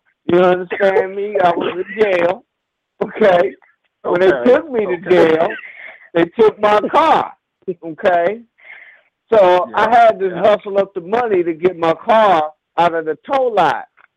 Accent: Kansas City, United States; Man, definitely shout out to Kansas City. You know what I mean? My city, my hometown.

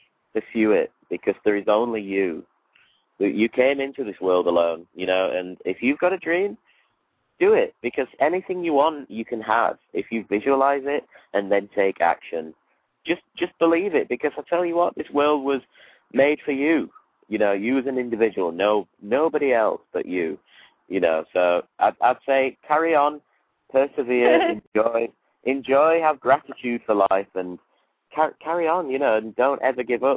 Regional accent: Miami, Florida, United States; born there; I was born in Miami, so I feel kind of my roots are here, and I love it a lot, you know. And I'm very proud and honored to be American

